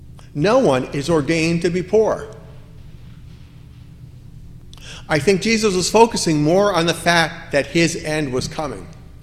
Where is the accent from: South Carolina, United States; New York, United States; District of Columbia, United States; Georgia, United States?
New York, United States; I grew up outside of New York. And no, I was not a Yankees fan. I rooted for the Mets.